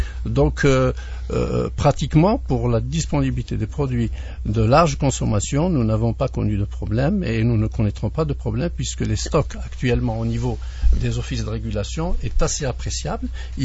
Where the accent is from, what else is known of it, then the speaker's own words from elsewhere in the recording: Algeria; la grande distribution n'est pas très très développée encore chez nous en Algérie.